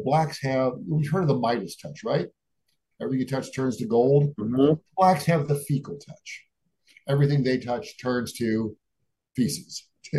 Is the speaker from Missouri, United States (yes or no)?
yes; St. Louis, Missouri, United States; And, you know, I grew up in the St. Louis area. I remember back when Ferguson was all white.